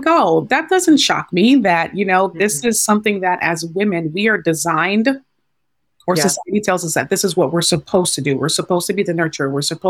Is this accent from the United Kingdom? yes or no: no; Ghana; I am the only girl in my family. I'm Ghanaian.